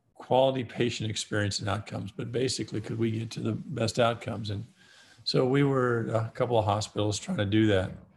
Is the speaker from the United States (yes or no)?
yes; Alabama, United States; I am originally from Alabama.